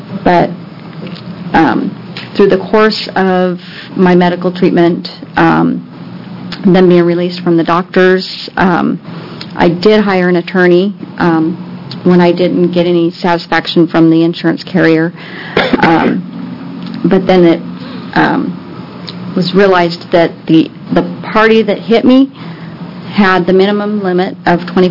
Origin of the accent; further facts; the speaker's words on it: Gladstone, Oregon, United States; from Gladstone, Oregon.